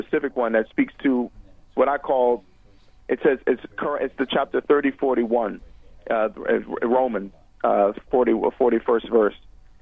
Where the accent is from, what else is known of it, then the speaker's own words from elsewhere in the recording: United States; You know, I'm as American as anybody else on the planet and that exists.